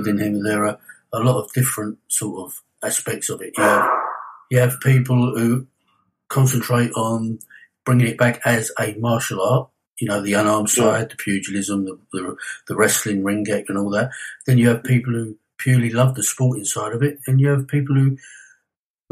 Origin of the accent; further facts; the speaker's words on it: England, United Kingdom; my martial arts does involve identity for me, the English martial arts as an Englishman.